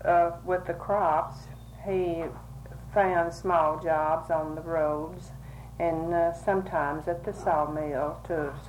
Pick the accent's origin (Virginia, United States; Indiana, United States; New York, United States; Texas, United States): Texas, United States; Burke; born there; I was born near Burke, Texas, October the 3rd, 1913.